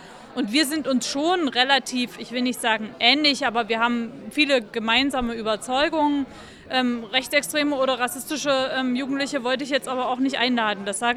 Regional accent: Erfurt, Thuringia, Germany; Ich komme ja aus Erfurt, ist eine relativ große Stadt in Thüringen.

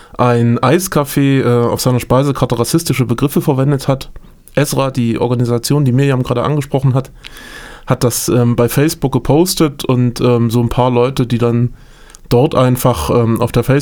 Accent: Jena, Thuringia, Germany; Ich bin in Jena geboren und aufgewachsen

